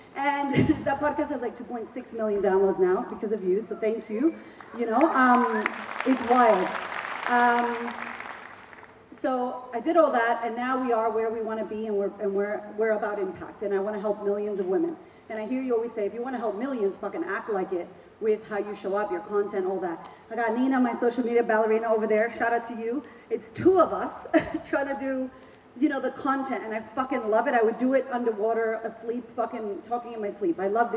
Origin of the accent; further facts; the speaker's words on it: United States; I wasn't like America broke, because I'm from America.